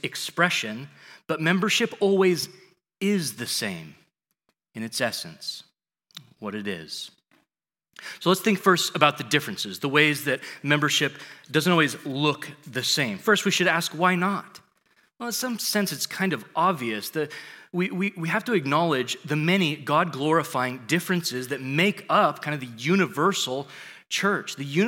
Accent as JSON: {"language": "English", "town": "Spokane", "region": "Washington", "country": "United States", "said": "I'm from Spokane. That's in Washington, okay?"}